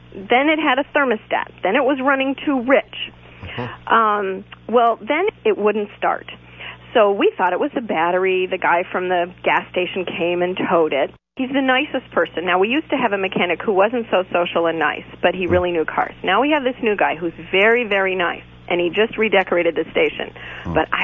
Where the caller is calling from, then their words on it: Rochester, New York, United States; from Rochester, New York.